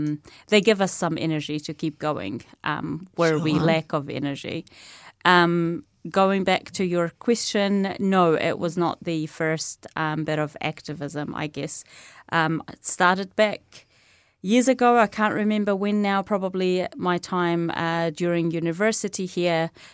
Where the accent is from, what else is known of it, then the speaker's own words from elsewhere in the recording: Hebron, West Bank, Palestine; moved away; I was born in 1995 in Palestine, in Hebron.